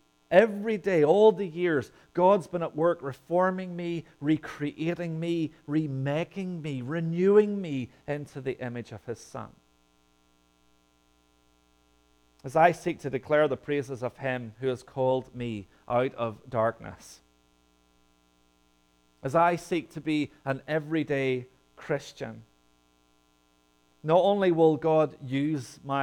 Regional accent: Ireland; Meat and potatoes. As an Irishman, it's all you need.

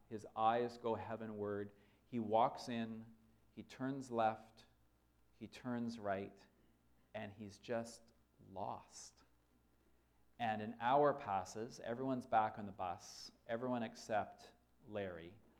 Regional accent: Winnipeg, Manitoba, Canada; it takes place in my hometown of Winnipeg.

